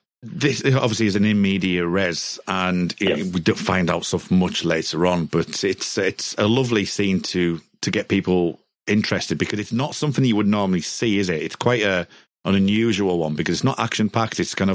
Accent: United Kingdom; Us being British and not having some things like this happen, you know, it's quite alien to us, isn't it?

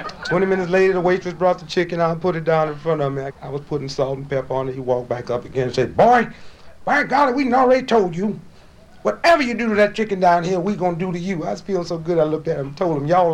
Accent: St. Louis, Missouri, United States; Born and raised in St. Louis, Missouri, but we had our problems there.

